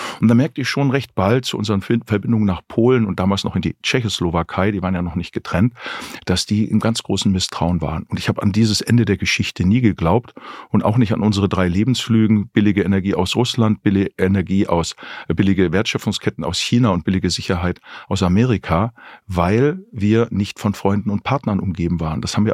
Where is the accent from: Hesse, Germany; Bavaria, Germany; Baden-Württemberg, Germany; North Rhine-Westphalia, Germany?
Baden-Württemberg, Germany; Ellwangen; Ich habe eine Gesellschaft für Menschenrechtsgruppe in Ellwang, meiner Heimatstadt, gegründet